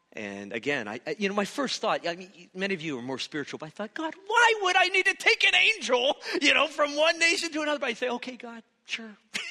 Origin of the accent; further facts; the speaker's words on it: the South, United States; I'm from the South, so you have to, it's obligatory to listen to country music.